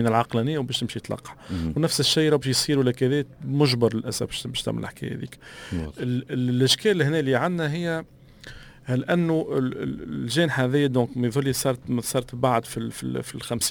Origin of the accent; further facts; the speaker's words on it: Tunisia; حتى في نظره المياه اللي عندنا في تونس